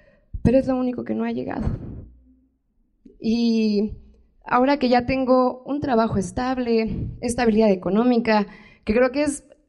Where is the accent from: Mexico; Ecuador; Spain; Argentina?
Mexico; Comitán, Chiapas; also born or lived in Guadalajara / Mexico City; A regresar a Comitán, a mi pueblo. Yo me voy a ir a Guadalajara a hacer la carrera, a Ciudad de México a ser alumna de la UNAM, a el posgrado, pero voy a regresar aquí. Y ya llevo 2 años viviendo en Comitán.